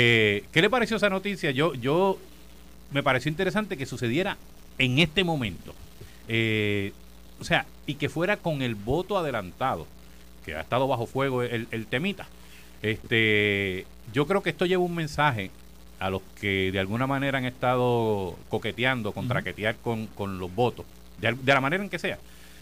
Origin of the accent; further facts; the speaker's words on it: Corozal, Puerto Rico; como decimos los que somos de campo, usted de Comerío, yo soy de Corozal